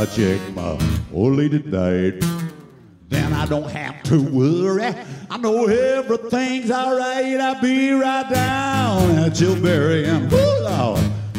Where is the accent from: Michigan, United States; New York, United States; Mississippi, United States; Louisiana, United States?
Mississippi, United States; Hattiesburg; You know, I got deep, deep roots in the Magnolia State. I was born and raised in Hattiesburg, and I had aunts and uncles all in New Orleans and Jackson, right?